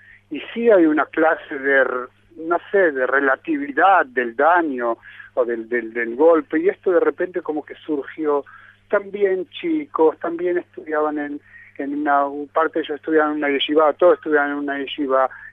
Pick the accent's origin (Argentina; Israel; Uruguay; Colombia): Israel; Southern District; Yo vengo del Negev, vivo a 11 kilómetros de la franja de Gaza